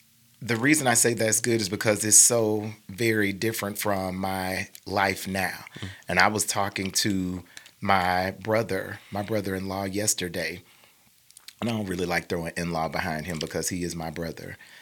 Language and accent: English; Mobile, Alabama, United States; And so I grew up in Mobile, grew up in Pritchard. Pritchard is another city right adjacent to Mobile.